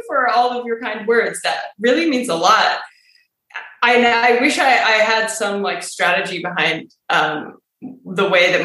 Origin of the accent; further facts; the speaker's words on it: Ohio, United States; moved away as an adult; Well, so I'm from Ohio, a small town in Ohio, and moved to New York City right after college graduation.